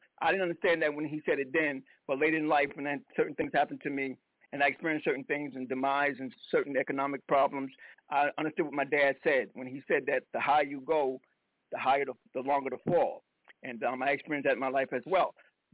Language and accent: English; South Carolina, United States; And when I grew up in South Carolina, your parents tell you something, Lord Jesus, you better listen